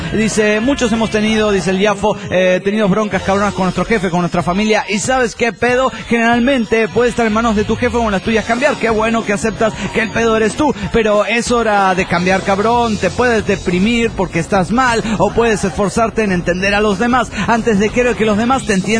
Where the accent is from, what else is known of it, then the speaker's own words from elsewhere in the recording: Cartago, Valle del Cauca, Colombia; de Cartago del Valle, Colombia.